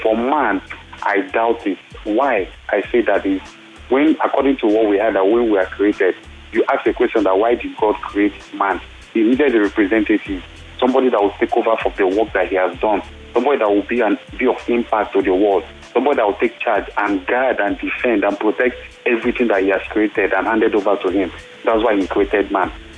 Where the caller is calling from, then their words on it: Festac, Lagos, Nigeria; calling from Festac.